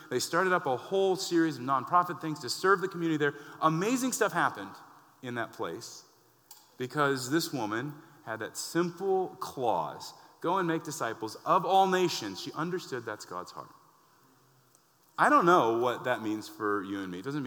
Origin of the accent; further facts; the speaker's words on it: Wisconsin, United States; I have a friend in Wisconsin. I grew up in Wisconsin